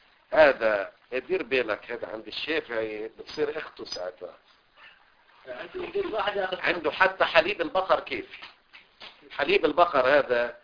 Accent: Lebanon; مثل هالمثال العام الدارج عندنا بلبنان

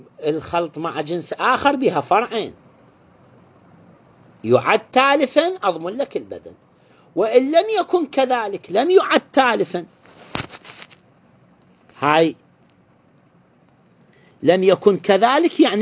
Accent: Iraq; عندنا بالعراق

